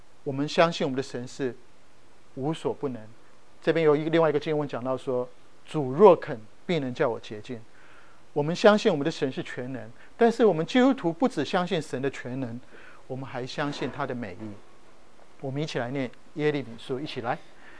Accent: Taiwan; 我从台湾来，台湾有很多很多的庙宇，

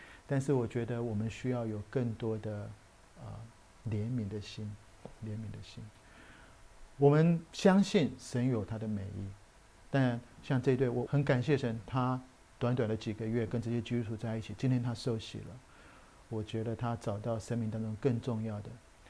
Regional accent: Taiwan; 我跟玉芬，我们从台湾来，我们在大学时代，我们在淡江团契

